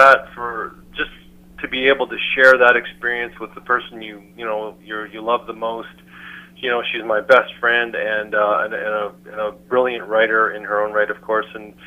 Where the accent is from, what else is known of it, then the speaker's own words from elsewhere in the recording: Canada; We are. Yeah, good. We're both Canadian. We're living in Calgary